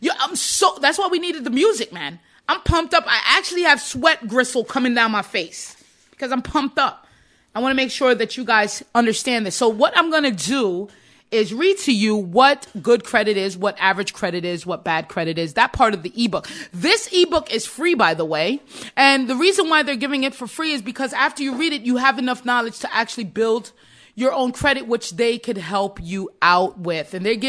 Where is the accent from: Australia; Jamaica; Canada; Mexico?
Jamaica; now in United States; We came from Jamaica.